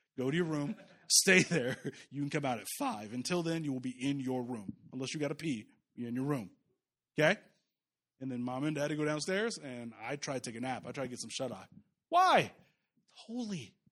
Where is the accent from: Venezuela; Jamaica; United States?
Jamaica; And I'm Jamaican, so I need 3-4 jobs.